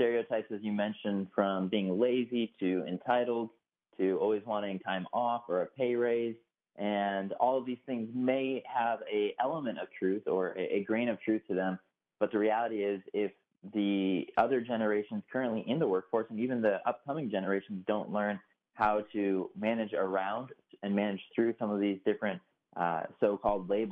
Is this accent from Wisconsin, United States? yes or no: no; Chicago, Illinois, United States; now in Durham, United States; Yes, grew up in the suburbs there and now in Durham, North Carolina.